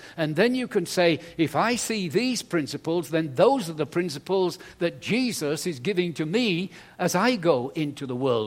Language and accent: English; England, United Kingdom; We are English, and we like to take each other cups of tea to bed, you see.